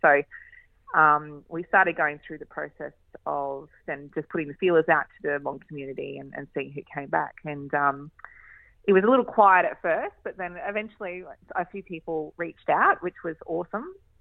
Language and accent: English; Innisfail, Queensland, Australia; I grew up in Innisfail.